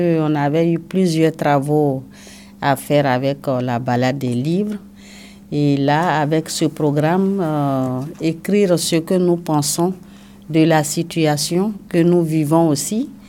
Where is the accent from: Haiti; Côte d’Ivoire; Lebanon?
Côte d’Ivoire; now in Rennes, France; Je suis originaire de la Côte d'Ivoire. Et je suis arrivée en France depuis 2011.